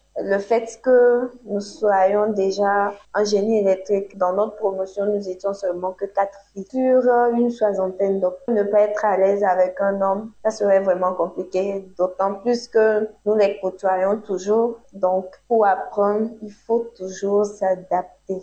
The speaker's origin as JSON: {"language": "French", "town": "Accra", "region": "Greater Accra", "country": "Ghana", "tie": "born or raised there", "said": "Mon parcours, je suis née à Accra. J'ai fait mes études jusqu'à avoir le bac à Accra."}